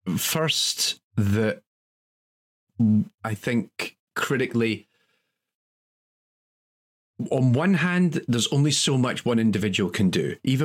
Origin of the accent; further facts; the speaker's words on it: Scotland, United Kingdom; I came across as aggressive, largely because I'm Scottish.